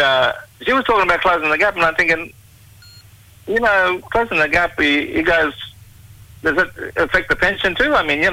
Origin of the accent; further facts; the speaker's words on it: Darnley Island, Queensland, Australia; I'm from Darling Island, Eastern Torres Strait.